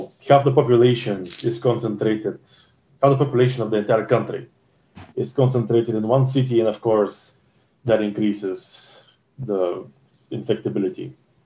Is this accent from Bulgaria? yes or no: yes; Bulgaria; I'm from Bulgaria, male, 26.